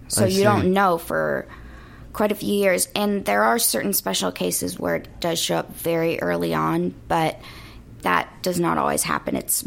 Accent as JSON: {"language": "English", "town": "Pasadena", "region": "California", "country": "United States", "tie": "born or raised there", "said": "Yeah, I am. Born and raised in Pasadena."}